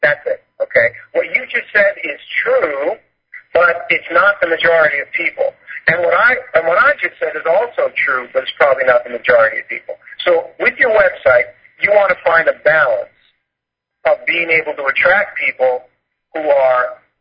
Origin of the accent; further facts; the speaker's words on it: United States; now in China; I'm in China. I'm an American. You're in America. I've been overseas, etc.